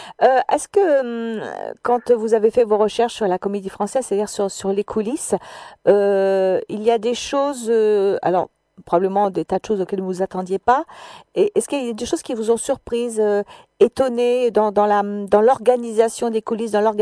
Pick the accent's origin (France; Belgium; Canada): France; Paris, Île-de-France; born there; Moi, je suis né à Paris, donc voilà aussi.